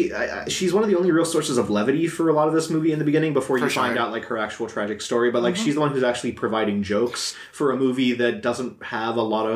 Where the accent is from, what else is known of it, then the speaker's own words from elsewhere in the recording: United States; She does accent work all the time because I'm American.